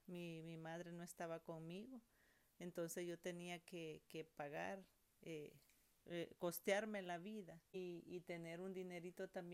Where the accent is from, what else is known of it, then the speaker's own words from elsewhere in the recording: El Salvador; moved away as an adult; now in United States; Ok, yo vengo de El Salvador.